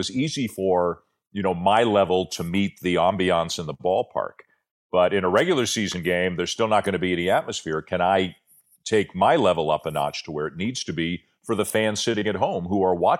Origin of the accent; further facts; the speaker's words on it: Canada; I'm Canadian. I'm very proud of how our country is now managing this situation.